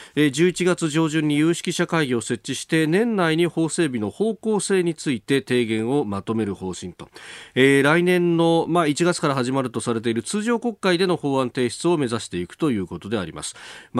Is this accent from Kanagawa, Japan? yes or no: yes; Yokosuka, Kanagawa, Japan; 私横須賀の出身なんですが